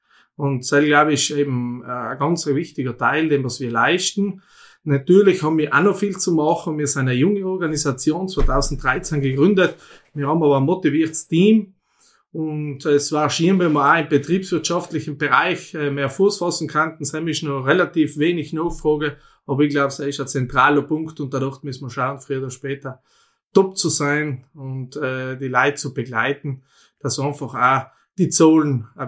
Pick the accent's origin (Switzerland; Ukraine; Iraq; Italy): Italy; Toblach, South Tyrol; moved away as an adult; also born or lived in Vienna; ich komme aus Doblach, bin aufgewachsen auf einem Bergbauernhof, der sich auf 1600 Meter befindet. Bin nach meiner Matura nach Wien aus